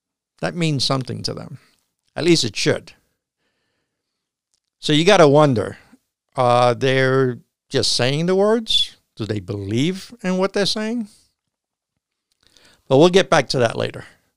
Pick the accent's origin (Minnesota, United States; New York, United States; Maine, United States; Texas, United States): New York, United States; Bronx; And listen, I'm from the Bronx of New York. In my days, it was bad.